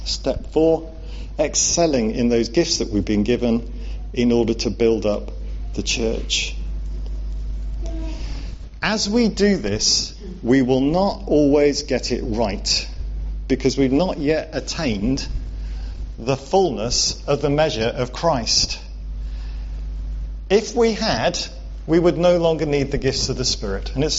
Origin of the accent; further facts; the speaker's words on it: Wales, United Kingdom; Although growing up in Wales, I was sometimes given that impression.